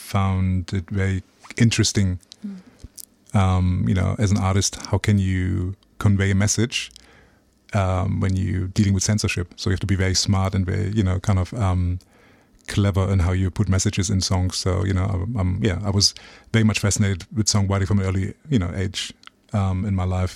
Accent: East Germany, Germany; now in Australia; My background is Nigerian-German, but I grew up in Germany, the eastern part, which used to be the part behind the wall, the Berlin Wall.

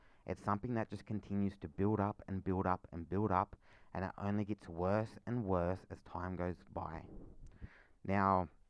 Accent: Wreck Bay, Jervis Bay Territory, Australia; I'm actually traditionally from Wreck Bay. I've lived there quite a lot of my life.

